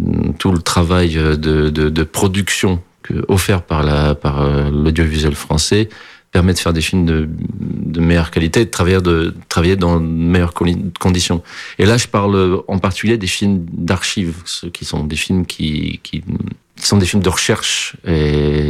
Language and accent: French; Portugal; moved away; also born or lived in France / Belgium; Je suis né en France, mais j'ai grandi au Portugal. Et ensuite, à la séparation de mes parents, je suis parti en Belgique. Donc, j'étais un franco-portugais de Belgique. J'affirme une certaine belgitude aussi.